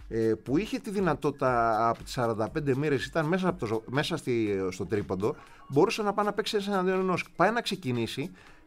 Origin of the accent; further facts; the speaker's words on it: Greece; Απλά επειδή είμαστε Έλληνες και όλοι θέλουμε να βγει δικό μας παιδί και τέτοια.